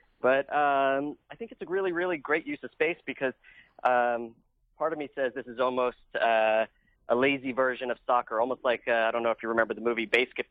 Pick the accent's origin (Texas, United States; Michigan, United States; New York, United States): New York, United States; I was raised in New York and we had Central Park, but that was it.